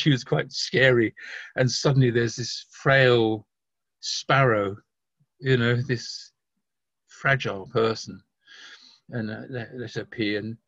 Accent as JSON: {"language": "English", "region": "London", "country": "United Kingdom", "tie": "born or raised there", "said": "Because I live out in the country now, so, you know, I'm into fresh air. But I grew up in London where the fog was so thick you literally couldn't see your hand."}